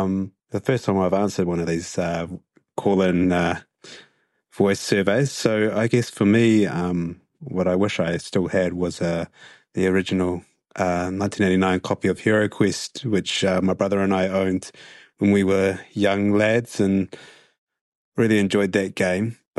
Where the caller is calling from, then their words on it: Wellington, New Zealand; I'm calling from Wellington, New Zealand.